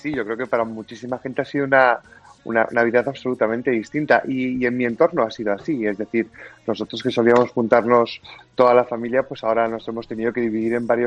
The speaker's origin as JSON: {"language": "Spanish", "town": "Bermeo", "region": "Basque Country", "country": "Spain", "tie": "born or raised there", "said": "salir por mi pueblo, por Bermeo, con la cuadrilla, pues a tomar algo con los amigos y cantar villancicos por las calles, que es una cosa muy vasca"}